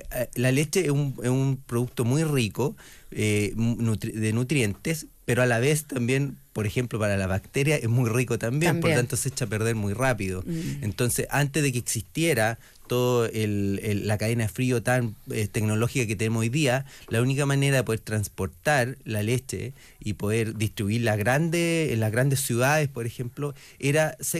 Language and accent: Spanish; southern Chile, Chile; nuestro sistema productivo en el sur, de donde vengo, depende mucho de las praderas, del pasto